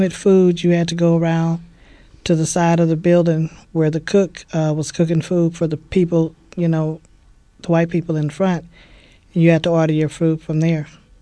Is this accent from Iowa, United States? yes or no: no; Oakland, California, United States; also born or lived in Rayville, United States; I was born in Louisiana, Rayville, Louisiana, but I was raised up here in Oakland, California.